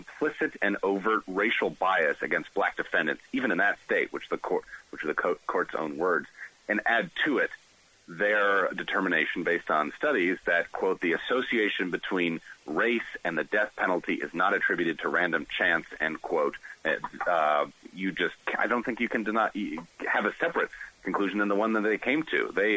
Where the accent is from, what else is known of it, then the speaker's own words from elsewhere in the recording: Massachusetts, United States; I grew up in Massachusetts at a time when we had Republican governors in the 90s